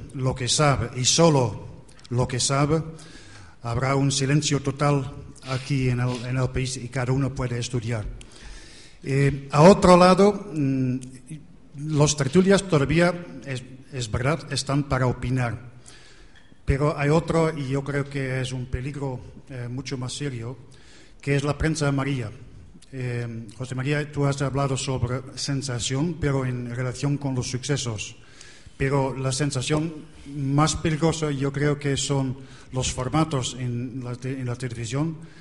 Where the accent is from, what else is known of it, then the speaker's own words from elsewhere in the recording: Netherlands; Spanish is a second language; now in Spain; soy corresponsal holandés, escribiendo ya por muchos años aquí en España para periódicos en Holanda y Bélgica.